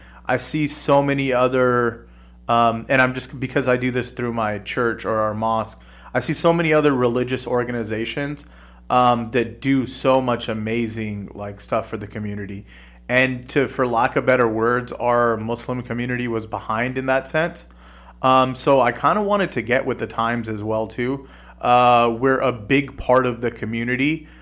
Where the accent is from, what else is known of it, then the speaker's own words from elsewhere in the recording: Madera, California, United States; I do some community outreach for the Madera Islamic Center. I was born in Madera. I went to high school in Madera. Went to college and I came back to Madera